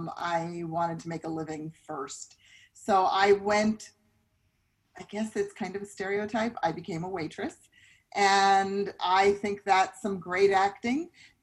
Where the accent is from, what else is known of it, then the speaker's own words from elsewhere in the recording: New York, United States; moved away as an adult; now in California, United States; But I am a born and bred New Yorker, and it's funny, I still think of myself as a New Yorker, but I've lived here twice as long as I lived there.